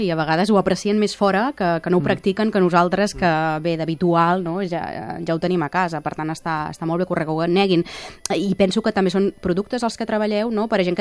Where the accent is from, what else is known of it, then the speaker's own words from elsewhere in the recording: Reus, Catalonia, Spain; com jo que sóc de Reus, amb Tarragona